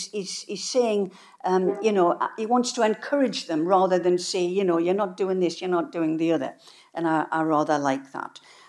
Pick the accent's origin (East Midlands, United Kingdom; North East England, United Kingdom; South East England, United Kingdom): North East England, United Kingdom; accent: Geordie; I didn't think I had much of a, as a Geordie, I didn't think I had much of a connection with Marsk